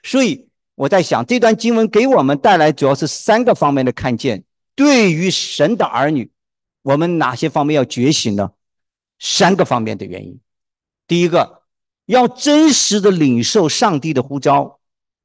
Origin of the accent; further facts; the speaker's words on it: Hunan, China; 我是湖南人，湖南读牛奶怎么读？